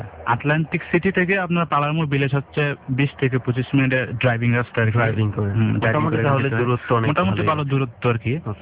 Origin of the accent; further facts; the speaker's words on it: Comilla, Chittagong Division, Bangladesh; now in Dhaka, Bangladesh; কুমিল্লা থেকে এসেছি আর আমি ধানমন্ডিতে থাকি